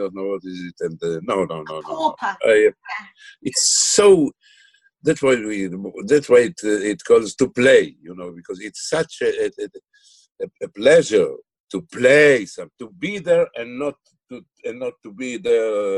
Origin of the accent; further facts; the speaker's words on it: Israel; two women who came to me and asked me if I am an actor from Israel and if I play Stiesel. I told them yes.